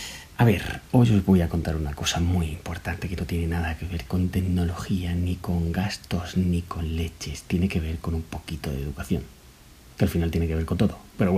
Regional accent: Jaén, Andalusia, Spain; now in Madrid, Spain; Y yo soy de Jaén, pero mi chica y mi niña sí son de aquí.

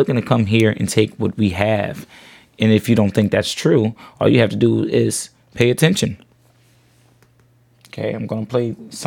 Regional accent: United States; She might be trying to imply that it's, oh, because I'm an American, they were trying to take advantage of me.

